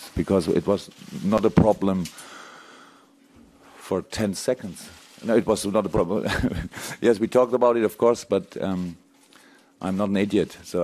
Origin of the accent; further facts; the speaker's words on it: Baden-Württemberg, Germany; English is a second language; I'm a totally normal guy. I came from Black Forest. My mother maybe sit in front of the television and watch this press conference, understand no word until now.